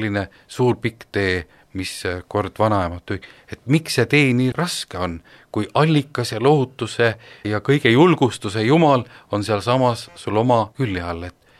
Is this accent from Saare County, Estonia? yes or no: no; Põlva, Põlva County, Estonia; Et ma elasin ja sündisin Põlvas. Meil oli kirikutorn, oli sisuliselt iga päev kätte, kõik kellad me ära kuulsime.